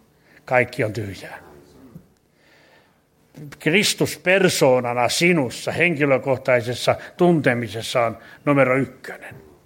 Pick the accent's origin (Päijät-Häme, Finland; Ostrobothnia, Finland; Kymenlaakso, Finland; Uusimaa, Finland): Ostrobothnia, Finland; Laihia; joka on vähän samanlainen kuin mun kotipuolella Laihialla